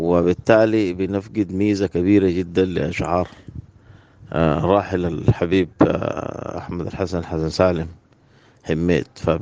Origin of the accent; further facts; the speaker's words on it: Sudan; والفيلسوف دي ما نكتفي بها نحن كسودانيين